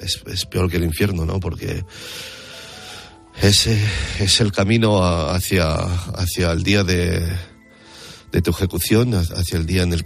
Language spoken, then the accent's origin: Spanish; Spain; Y decía, sí, sí, soy de España.